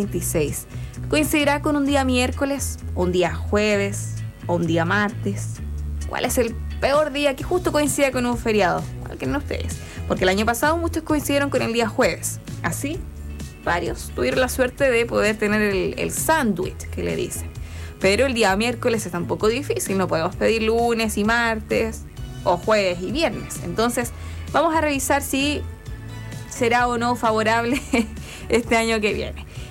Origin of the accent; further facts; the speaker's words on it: Chile; como buen chileno que uno comienza a revisar qué feriados vienen para cada año.